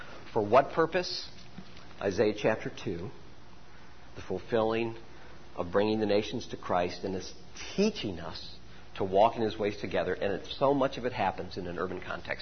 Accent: Dearborn, Michigan, United States; I grew up in Dearborn, Michigan. It is an Arab stronghold.

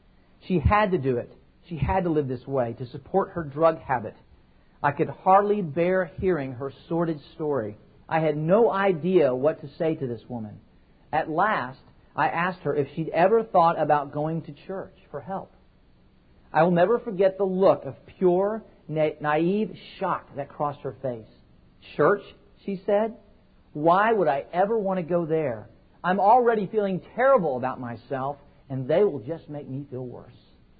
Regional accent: Texas, United States; born or raised there

